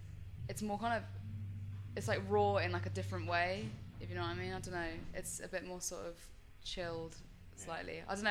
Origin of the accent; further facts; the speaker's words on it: South East England, United Kingdom; now in Devon, United Kingdom; Well, at the moment I live in Devon with my family. But I grew up in Hampshire